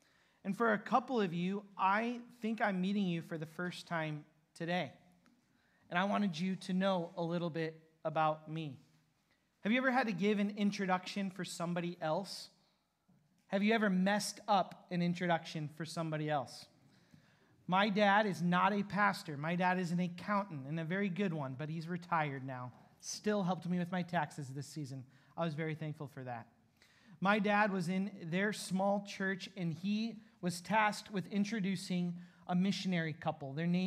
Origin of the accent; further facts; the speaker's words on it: Waterloo, Iowa, United States; born there; I was born in September of 1990 in Waterloo, Iowa at Covenant Hospital.